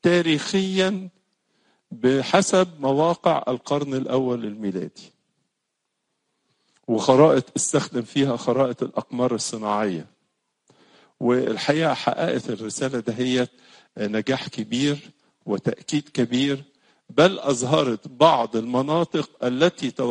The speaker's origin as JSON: {"language": "Arabic", "country": "Egypt", "said": "احنا كشعب مصري شعب متدين"}